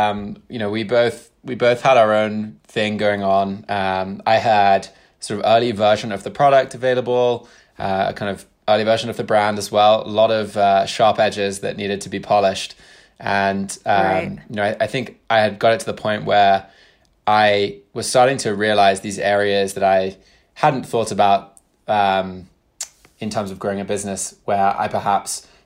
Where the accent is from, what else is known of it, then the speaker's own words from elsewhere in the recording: United Kingdom; moved away as an adult; now in United States; So I was born here in the States briefly lived in Brooklyn, but spent the majority of my life in the UK through the end of college.